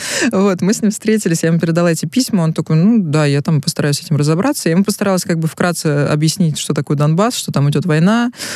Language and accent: Russian; Russia; я девочка из России, еду к тебе на соревнования